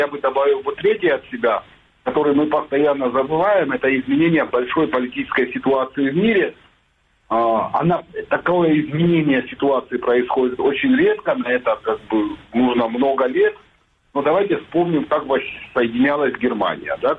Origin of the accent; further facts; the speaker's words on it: Sukhumi, Abkhazia, Georgia; так как я уроженец Абхазии, я родился, вырос в городе Сухуми